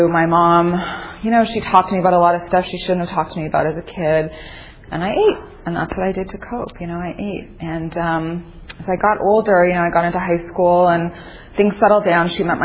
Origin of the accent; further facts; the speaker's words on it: Toronto, Ontario, Canada; now in Los Angeles, United States; I'm from the East Coast, and from Toronto, actually, and I moved out here 2002.